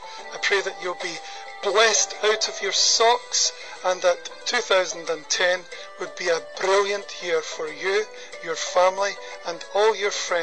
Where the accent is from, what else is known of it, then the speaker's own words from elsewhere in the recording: Scotland, United Kingdom; As you can tell, I'm from Scotland and I was baptized in the Holy Spirit in November 1989.